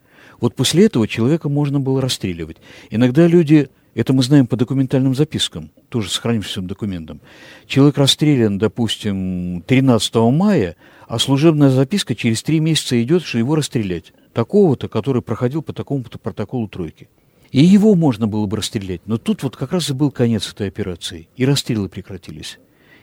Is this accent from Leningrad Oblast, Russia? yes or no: no; Grozny, Chechnya, Russia; born there; Я родился в городе Грозном, я еврей, и … не имею никакого отношения.